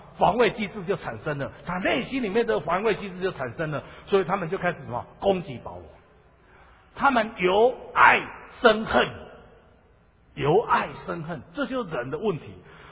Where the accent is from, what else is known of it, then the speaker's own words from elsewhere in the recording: Taimali, Taitung County, Taiwan; 我还小的时候，大概国小的时候，我就经历，我曾经有分享过，我在太麻里教会长大，太麻里教会，我爸爸也是长老。